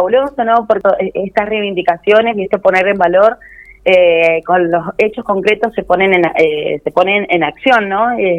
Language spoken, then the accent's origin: Spanish; Mendoza, Argentina; Bueno, y decirles que somos bueno, de Mendoza